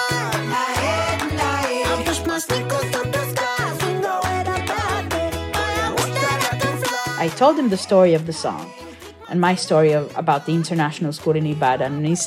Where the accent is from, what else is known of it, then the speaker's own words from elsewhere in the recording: Tel Aviv, Tel Aviv District, Israel; also born or lived in Nigeria; I am a musician from Tel Aviv